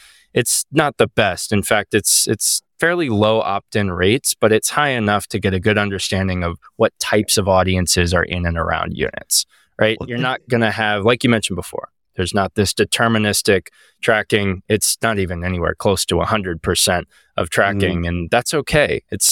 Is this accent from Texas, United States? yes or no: yes; Austin, Texas, United States; also born or lived in San Antonio; I grew up in Austin, Texas, went to school in San Antonio, Texas.